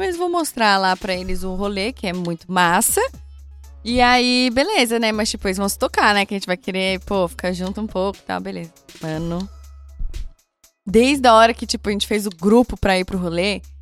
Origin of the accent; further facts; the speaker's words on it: Rio de Janeiro, Brazil; e a gente é carioca, né, mano?